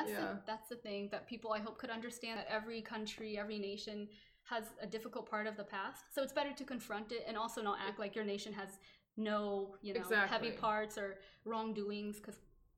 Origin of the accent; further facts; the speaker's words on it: China; And I'm from China, actually. I'm adopted.